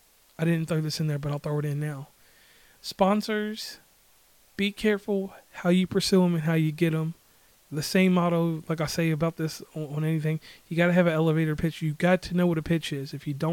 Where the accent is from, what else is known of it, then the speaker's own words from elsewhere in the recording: West Virginia, United States; from West Virginia and Commonplace.